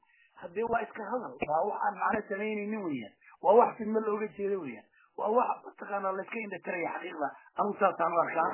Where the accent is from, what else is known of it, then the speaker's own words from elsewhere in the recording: Bakool, Somalia; Ayaalkay way ku wada dhasheen anugu kuma dhalan laakiin ayaalkay ku wada dhasheen aan ku soo kornay waana dhul mataqaanaa raxaweyne leedahay dad isku dhex jira oo mataqaanaa walaala ah oo deris ah ayaanu nahay dadka degan Bakool.